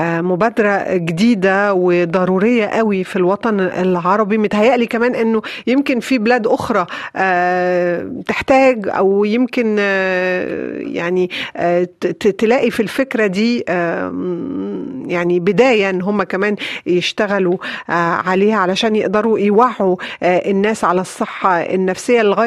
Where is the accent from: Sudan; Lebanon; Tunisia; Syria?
Sudan; يعني احنا شعب السودان مهم بالنسبة لنا